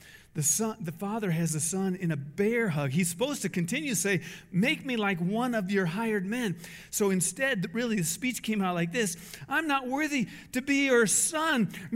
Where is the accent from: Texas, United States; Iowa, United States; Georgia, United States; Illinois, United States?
Iowa, United States; I'm from Iowa. I've been in lots of pig pens.